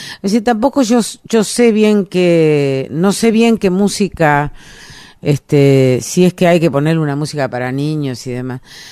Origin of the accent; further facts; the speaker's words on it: Villaguay, Entre Ríos, Argentina; born there; Nací en Villaguay.